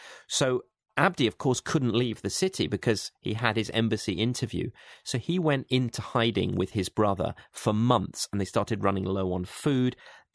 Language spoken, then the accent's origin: English; England, United Kingdom; me as an Englishman